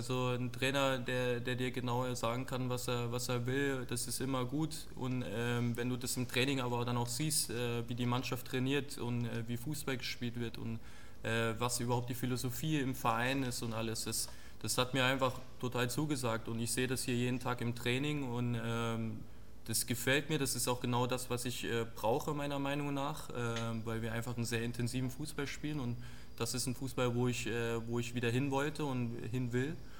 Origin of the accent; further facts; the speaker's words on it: Riegelsberg, Saarland, Germany; angefangen habe ich in Riegelsberg, beim 1. FC Riegelsberg im kleinen Saarland, in meiner Heimat, in meinem Heimatort